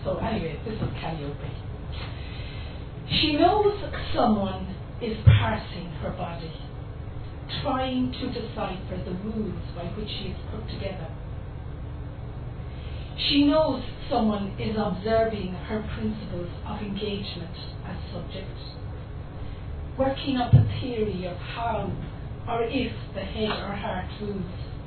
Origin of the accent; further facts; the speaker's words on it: Mayo, Connacht, Ireland; moved away; The next poem is about Mayo, where I was brought up, and I still say I'm from Mayo, even though I've gone from it a long time ago.